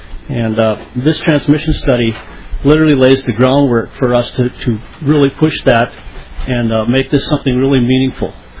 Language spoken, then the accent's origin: English; Woodstock, Minnesota, United States; I'm from Woodstock, Minnesota.